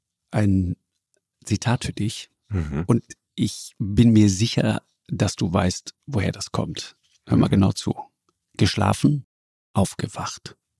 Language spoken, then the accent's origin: German; Tyrol, Austria; Mit dem hat man als Tiroler echt ein Hühnchen zu rupfen.